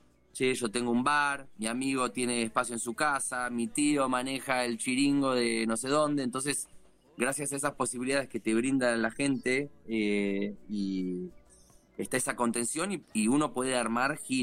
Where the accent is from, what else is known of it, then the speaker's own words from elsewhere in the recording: Mar del Plata, Buenos Aires Province, Argentina; moved away as an adult; Yo soy de acá, de Mar del Plata.